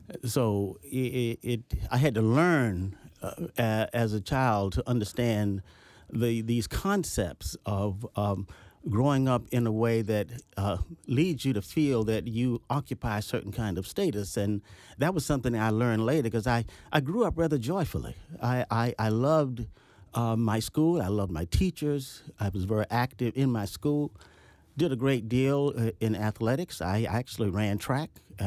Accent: Washington, District of Columbia, United States; I grew up in D.C. during the era of segregation. Everyone I ever saw in my early life was black. All of my teachers were black.

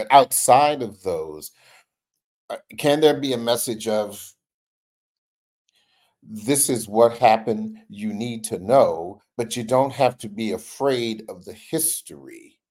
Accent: Washington, District of Columbia, United States; when I was a a TV news reporter in Alabama, and I would talk to people, and they would say, where are you from? And I would say, Washington, D.C.

